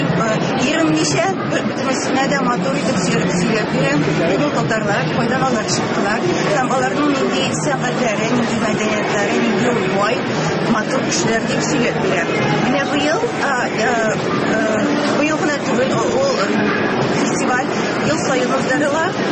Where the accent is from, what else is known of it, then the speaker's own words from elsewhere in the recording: Tatarstan, Russia; Мин аларга һәр вакытта мин татар. Татарстан Республикасыннан, Россиядан килдем дигән.